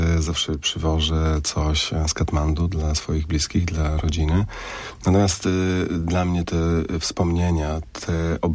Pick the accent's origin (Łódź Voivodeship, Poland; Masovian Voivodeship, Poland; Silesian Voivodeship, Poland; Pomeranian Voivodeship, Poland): Silesian Voivodeship, Poland; Ja jestem góralem beskidzkim, urodzonym pod Pilskiem, piękną górą, którą nazywam Fuji Beskidów